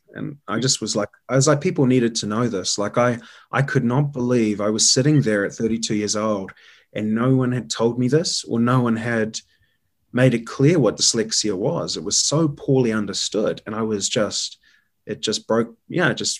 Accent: New Zealand; accent: Kiwi; doing some work on her deck, D-E-C-K, my Kiwi accent.

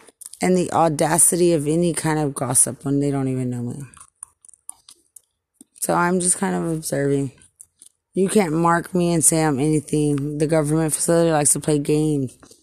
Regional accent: Lubbock, Texas, United States; I'm from Lubbock, but you came from San Antonio.

